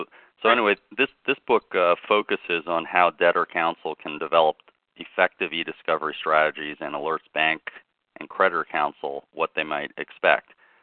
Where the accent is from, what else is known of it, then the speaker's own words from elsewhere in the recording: Pittsburgh, Pennsylvania, United States; Well, Bob, we're both from Pittsburgh, so I'm going to ask you a question.